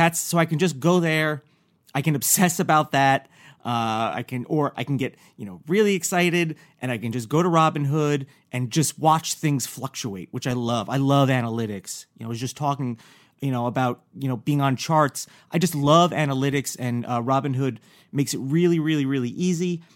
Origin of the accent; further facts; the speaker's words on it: New York, United States; I'm also from New York, and I remember growing up